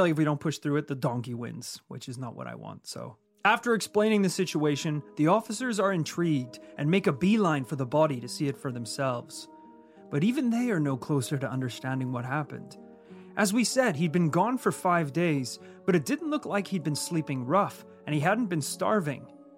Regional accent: Yorkshire and the Humber, United Kingdom; accent: Yorkshire; there's maybe like a couple of those lines that I could clean up a little bit with my Yorkshire accent.

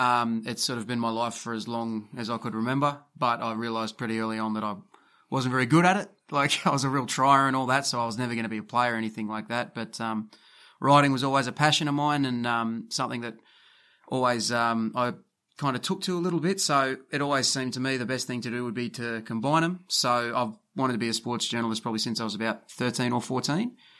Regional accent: Camden, New South Wales, Australia; I'm from Camden, which is maybe 15 minutes from Campbelltown.

